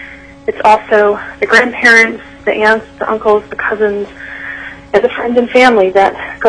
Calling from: Wasilla, Alaska, United States; I'm calling from Wasilla, Alaska.

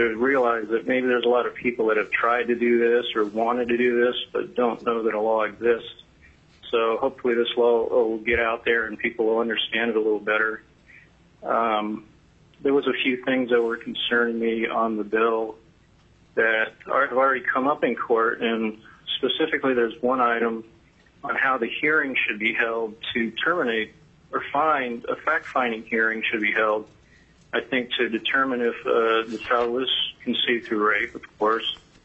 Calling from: Petersburg, United States; I'm calling from Petersburg today.

